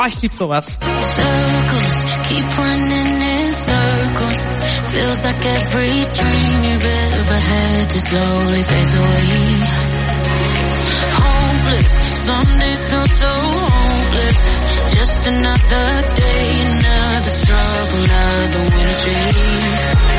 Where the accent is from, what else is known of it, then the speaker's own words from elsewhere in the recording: Frankfurt, Hesse, Germany; Also ich glaube, als Frankfurter kennt man das einfach.